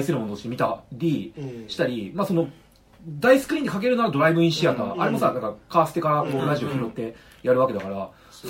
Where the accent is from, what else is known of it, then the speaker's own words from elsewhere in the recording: Chofu, Tokyo, Japan; うちの実家の、まあ、東京都調布市入間町っていう、うん、本当に周りに駅とか全然ない、うん、川が近くにあるもう住宅地なんですけど